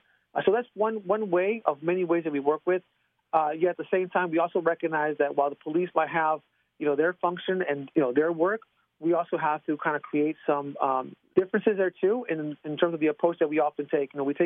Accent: Chicago, Illinois, United States; unlike in the 1980s and 1990s when I grew up in Chicago

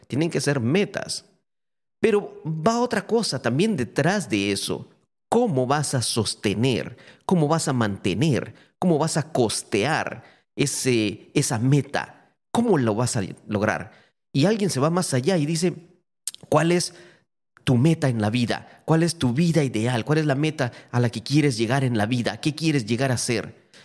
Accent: Guatemala; now in Taiwan; Yo recuerdo cuando saqué el pasaporte en Guatemala, antes de venir a Taiwán, me lo dieron el mismo día

